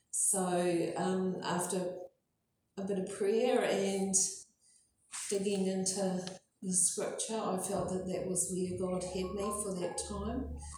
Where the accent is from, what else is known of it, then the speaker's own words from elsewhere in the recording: Blenheim, Marlborough, New Zealand; also born or lived in Hawera / Gawler; I was born in Hawara in Taranaki, then moved at the age of two to Blenheim, where I did most of my primary school years, then moved with my family to Gawler, finished off my high school years there